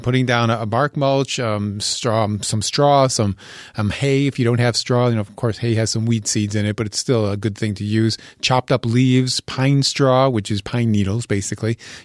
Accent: Connecticut, United States; So I grew up in Connecticut, and we saw these kind of conditions are what I used to live through all the time in Connecticut as a young man and a boy.

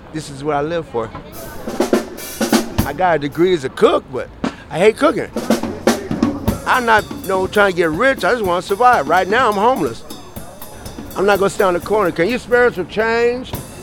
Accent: Kansas, United States; now in San Francisco, United States; I'm from Kansas, man.

